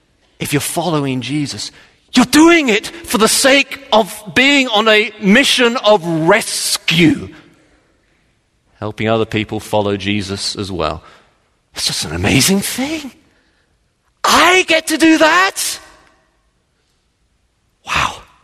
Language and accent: English; Texas, United States; in case you didn't realize, I'm from Texas.